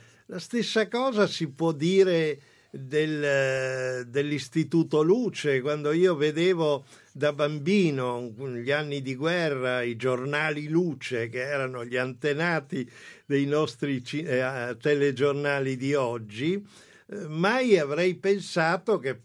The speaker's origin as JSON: {"language": "Italian", "town": "Padua", "region": "Veneto", "country": "Italy", "lives_now": "Rome, Italy", "said": "io non dimenticare che sono a Roma ormai da una vita, ma di radici sono padovano, i miei parenti tuttora stanno a Padova"}